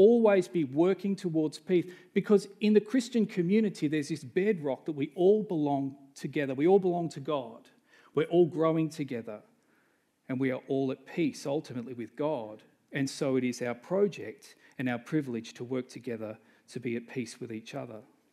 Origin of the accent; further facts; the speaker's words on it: Australia; as an Australian, I kind of balk at that, because there is part of me that doesn't like authority as an Aussie. And I'm a little embarrassed that as a Christian leader